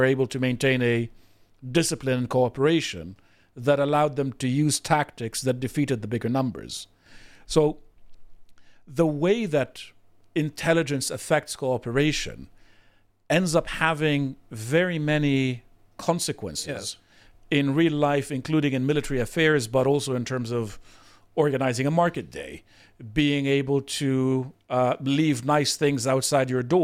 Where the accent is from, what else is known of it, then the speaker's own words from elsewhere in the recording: Lebanon; I'm from Lebanon